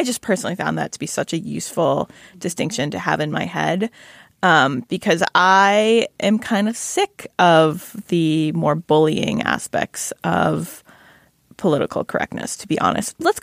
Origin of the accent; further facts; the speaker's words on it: Queens, New York, United States; Like, I am from Queens and my parents are immigrants.